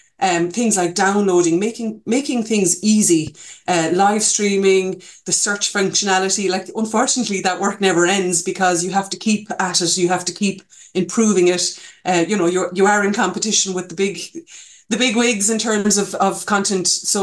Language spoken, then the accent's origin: English; Munster, Ireland; I'm a fluent Irish speaker. I live in the Gaeltacht in Connemara. I'm originally from Corcoirne down in Kerry.